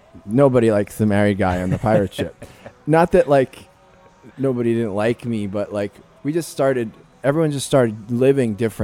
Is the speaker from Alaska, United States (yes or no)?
no; New Jersey, United States; I'm a dude from Jersey